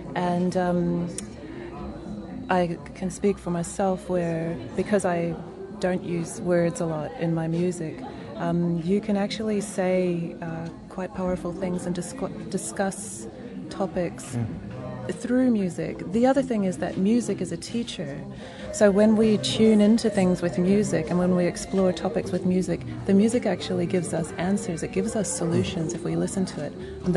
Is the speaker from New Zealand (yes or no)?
yes; New Zealand; And I'm Samoan, I'm from New Zealand, and I've lived overseas